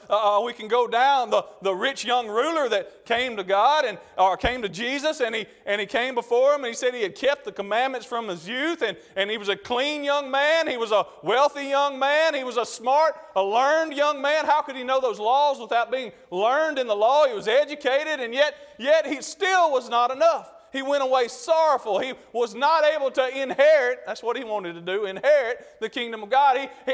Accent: Mississippi, United States; now in Arkansas, United States; back where we're from in Mississippi, and that confuses everybody because we live in Arkansas, but we're from Mississippi, and we're from the edge of the Delta

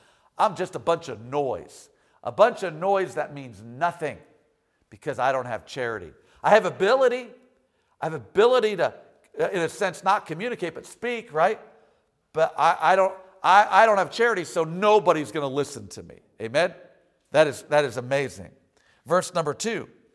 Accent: United States; So that's all I got under my belt because I'm an American, amen.

